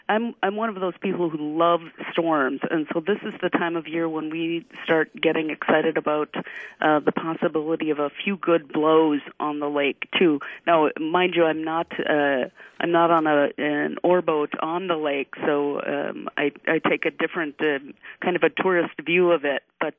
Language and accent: English; Duluth, Minnesota, United States; I can say I'm a local. I'm from Duluth, Minnesota originally, and what always stuns me is having Lake Superior as your horizon, as your focal point in your life.